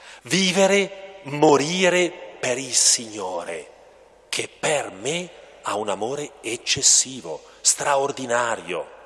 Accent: Lombardy, Italy; c'è un prete della terra da cui io provengo, adesso la mia terra è questa, però ecco, là del cremonese mantovano

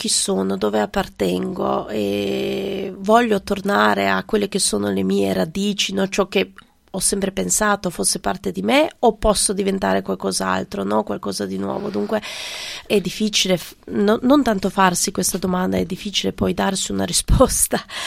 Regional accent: Sarajevo, Federation of Bosnia and Herzegovina, Bosnia & Herzegovina; now in Trieste, Italy; sono più gli anni che ho vissuto qua a Trieste che non nella mia città natale. Però la vera guerra forse era cominciata proprio quando sono arrivata a Trieste, perché mentre ero a Sarajevo

